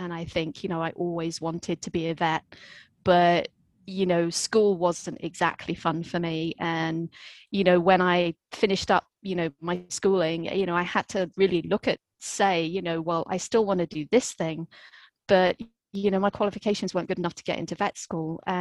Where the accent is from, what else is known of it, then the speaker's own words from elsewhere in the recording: England, United Kingdom; So yeah, my career's taken me obviously from England. I'm an English trained veterinary nurse.